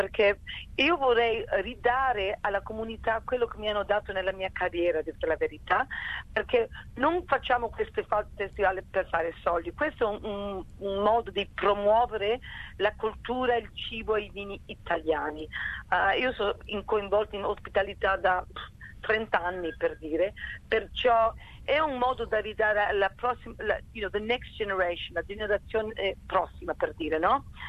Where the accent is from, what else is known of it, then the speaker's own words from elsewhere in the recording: Veneto, Italy; now in Melbourne, Australia; non è un piatto che si trova molto qui a Melbourne, e vogliamo promuovere questo piatto perché io sono veneta.